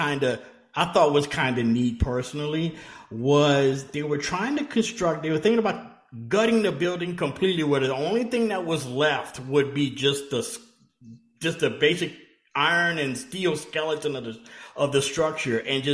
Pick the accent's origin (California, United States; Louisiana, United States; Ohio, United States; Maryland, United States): Louisiana, United States; growing up in Louisiana, like I did, only 2 hours away, you know, when you thought of Houston, you thought of two things as a kid.